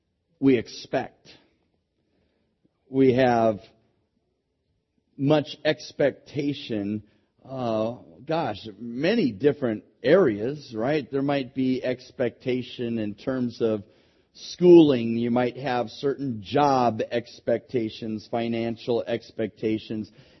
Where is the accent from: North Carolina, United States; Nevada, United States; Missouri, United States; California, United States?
California, United States; Hayward; the house that I grew up in Hayward.